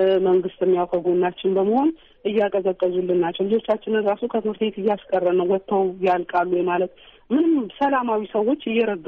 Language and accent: Amharic; Dire Dawa, Ethiopia; እኔ በእኔ በኩል ድሬዳዋ ውስጥ ተወልጄ ያደኩኝ ነኝ። የስምንት ልጆች እናት ነኝ።